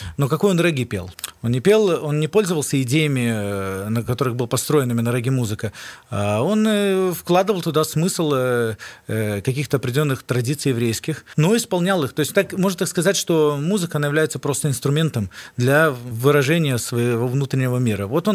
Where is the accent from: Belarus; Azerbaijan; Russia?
Belarus; Minsk; also born or lived in Pinsk; now in Kyiv, Ukraine; Да, последние 3 года мы живем в Киеве. Сами родом с Минска, вырос здесь. Последние 3 года назад мы уехали из Пинска, там мы работали в еврейской общине.